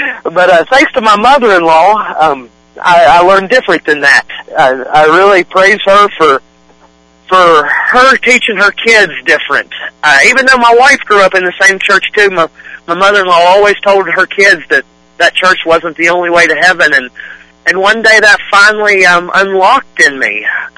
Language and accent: English; Beckley, West Virginia, United States; I'm 34 years old. I grew up in Beckley, West Virginia, and I was raised by my mom and my grandma.